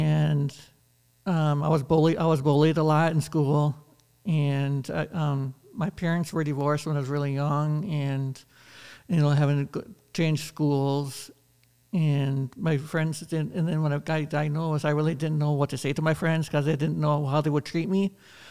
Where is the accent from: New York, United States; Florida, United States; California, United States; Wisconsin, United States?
Wisconsin, United States; Green Bay; I'm from the Green Bay area.